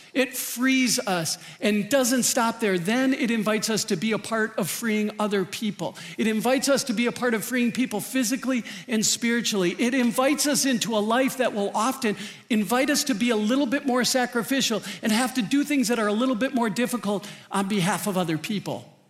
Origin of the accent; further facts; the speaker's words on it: Minnesota, United States; I'm from Minnesota. I thought I was built for this.